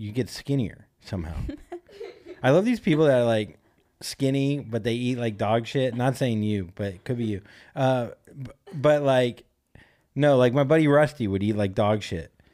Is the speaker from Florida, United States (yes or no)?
yes; Vero Beach, Florida, United States; also born or lived in New York; growing up where I grew up in Vero Beach, Florida, or like Stewart, whatever, Treasure Coast area of Florida